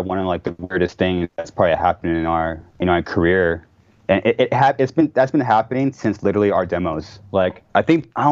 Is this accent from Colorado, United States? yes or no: no; California, United States; no, we're from California, there's all this competition, and we need to fucking dominate all of them.